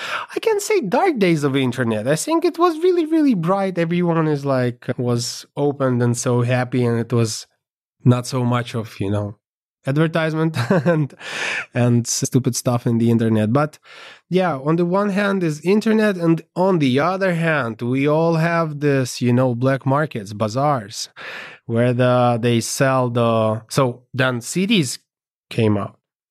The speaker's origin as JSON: {"language": "English", "town": "Kharkiv", "region": "Kharkiv Oblast", "country": "Ukraine", "said": "Originally, I'm from Ukraine, from Kharkiv."}